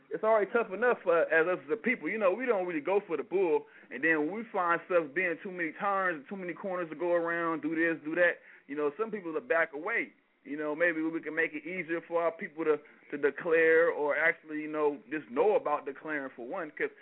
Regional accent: Oakland, California, United States; I'm in LA. I mean, I'm from East Oakland, I was.

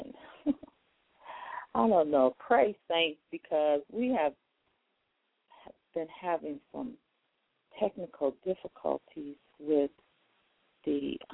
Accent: Chicago, Illinois, United States; she is from my hometown, Chicago.

